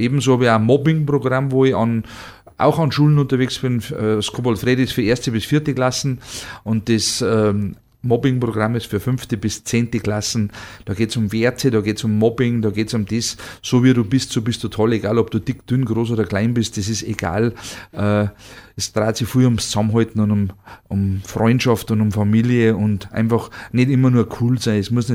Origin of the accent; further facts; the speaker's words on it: Bavaria, Germany; weil einfach bei uns in Bayern, es gibt so viele Dialekte innerhalb von 20 Kilometern schon.